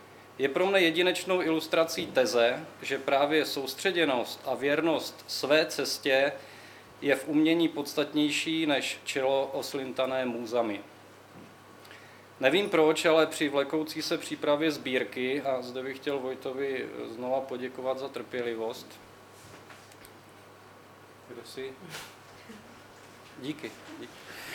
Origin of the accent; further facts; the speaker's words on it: Brno, South Moravian Region, Czechia; Sám jsem básník ze Židenic, takže nevylučuju, že bych také mohl něco spáchat.